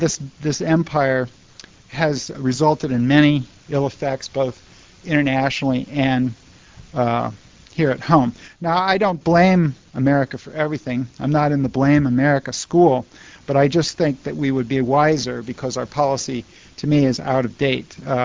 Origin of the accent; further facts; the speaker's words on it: United States; if you look at it as an American, most Americans aren't aware of this